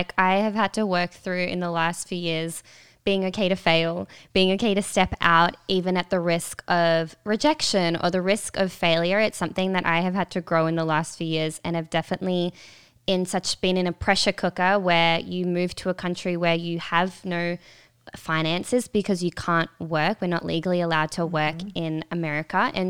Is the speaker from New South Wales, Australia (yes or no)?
no; Melbourne, Victoria, Australia; moved away as an adult; now in Redding, United States; Okay, so I'm from Australia. If you haven't already heard from my accent, I'm from Melbourne, Australia. And so I moved here to Redding, California in 2021 during the pandemic